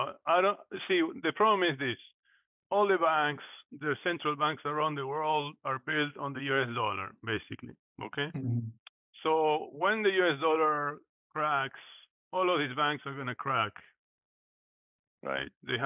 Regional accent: Argentina; English is a second language; I was born in Argentina, and when we were kids, we had hyperinflation, basically.

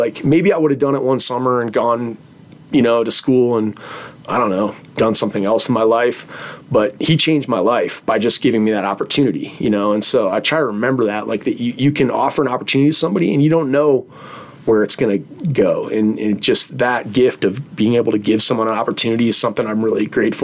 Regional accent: Cleveland, Ohio, United States; No, not really. I grew up in Cleveland, Ohio, but my dad was really into fly fishing.

